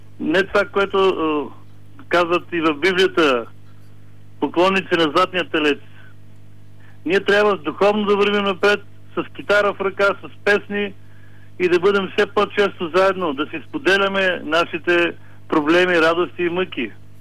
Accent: Petrich, Blagoevgrad Province, Bulgaria; в Петрич. в моя роден град

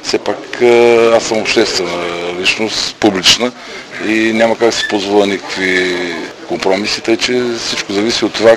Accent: Plovdiv, Plovdiv Province, Bulgaria; Аз смятам, че съм пловдивчанин

